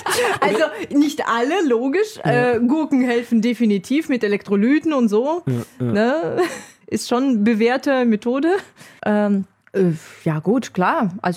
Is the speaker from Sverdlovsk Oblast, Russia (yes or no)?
no; Saint Petersburg, Russia; now in Neuss, Germany; Meine Heimatstadt. Also sie fehlt mir. Ich träume auch sehr oft so, dass ich halt durch die Straßen von St. Petersburg laufe.